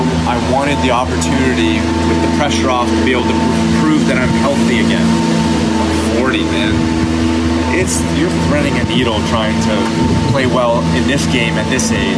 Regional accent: Toronto, Ontario, Canada; I am from Toronto, and I was on my parents' couch when Joe Carter hit that home run to walk off the World Series.

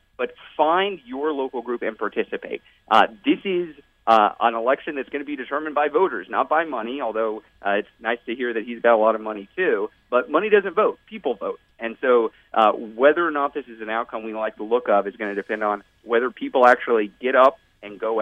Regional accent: Texas, United States; You know, I'm from Texas, so I love seeing this.

